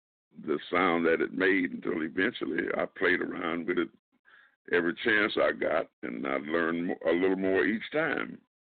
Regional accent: Groveland, Florida, United States; This barbershop in my hometown of Groveland, Florida, I was a little kid, used to going in the barbershop and getting my hair cut on

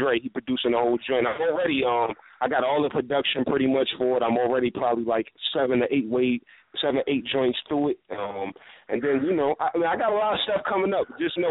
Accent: Brooklyn, New York, United States; also born or lived in Philadelphia; Born and raised, man. Born, actually, you know what's funny? I was raised in New York and Philly the same amount of time, about 15 years in both places.

